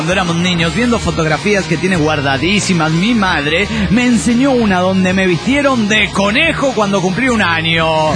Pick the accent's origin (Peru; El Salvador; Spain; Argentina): Peru; Puno; de Puno, Perú.